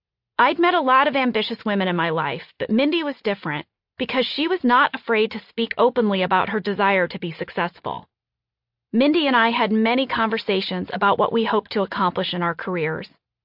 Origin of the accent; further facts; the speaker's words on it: Midwest, United States; I grew up in the Midwest in the 80s, and during that time, there was a sense that female ambition was unladylike.